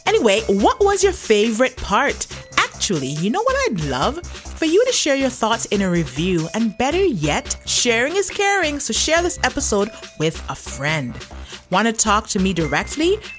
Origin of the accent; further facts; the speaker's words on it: Tobago, Trinidad & Tobago; I always remember that little rhyme I learned about adverbs growing up in Tobago.